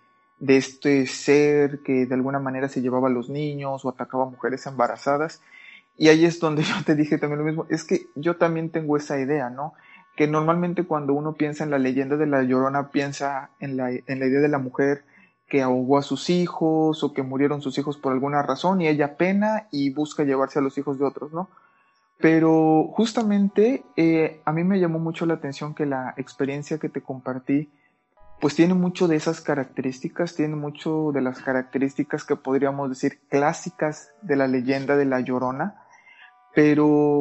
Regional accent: Mexico; yo originalmente soy de México, claro.

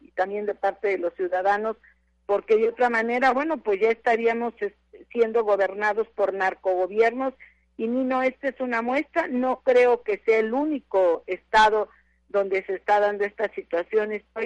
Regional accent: Mexico; nuestra integridad como mexicanos

